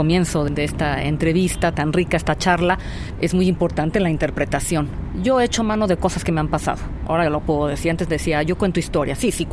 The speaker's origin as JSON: {"language": "Spanish", "country": "Mexico", "tie": "born or raised there", "also_born_or_lived": "La Joya, California, United States", "first_language": "English", "said": "Yo nací en La Joya, en California, aunque siempre he vivido aquí en México."}